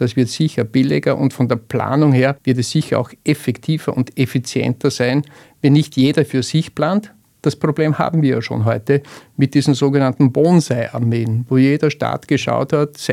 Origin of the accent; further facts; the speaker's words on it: Austria; Und wir als Österreicher müssen uns danach richten